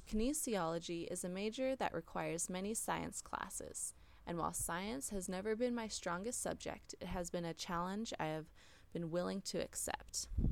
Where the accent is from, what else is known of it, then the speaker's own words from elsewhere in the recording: Napa Valley, California, United States; now in San Diego, United States; I was born here in San Diego, but moved to the Napa Valley where I grew up for 12 years before moving back to San Diego to attend college.